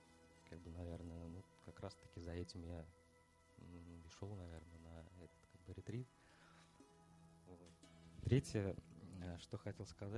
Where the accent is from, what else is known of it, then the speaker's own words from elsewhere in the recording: Kazan, Tatarstan, Russia; я из Казани.